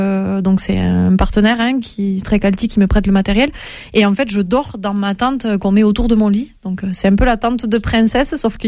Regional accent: Font-Romeu, Occitanie, France; L'avantage que j'ai eu, c'est que j'ai grandi à Font-Romeu.

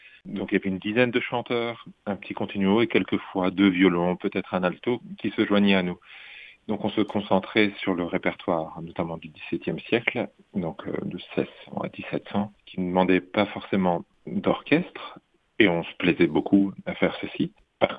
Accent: Bourgogne-Franche-Comté, France; je suis français, bourguignon de naissance et je resterai bourguignon.

